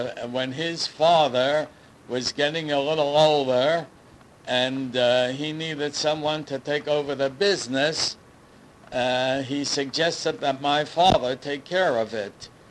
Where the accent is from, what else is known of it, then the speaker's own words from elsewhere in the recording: Baltimore, Maryland, United States; born there; I was born in Baltimore, Maryland, around 19, somewhere between 1913 and 1915.